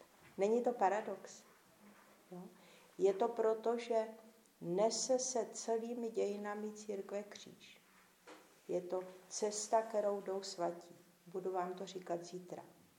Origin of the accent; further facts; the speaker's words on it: Moravia, Czechia; pocházím tady z Moravy